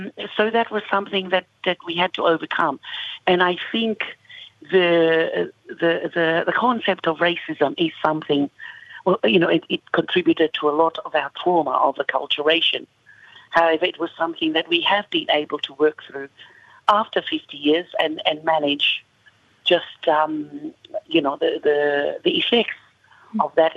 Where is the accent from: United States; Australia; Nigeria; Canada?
Australia; and I'm also Australian.